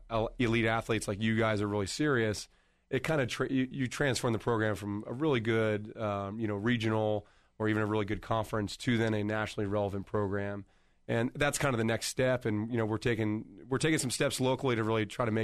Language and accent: English; Philadelphia, Pennsylvania, United States; I'm a huge Eagles fan. I grew up in Philadelphia, so I'm a big underdog guy.